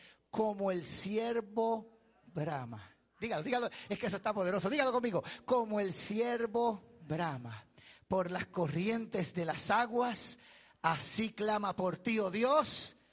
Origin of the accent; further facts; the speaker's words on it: Puerto Rico; Soy puertorriqueño.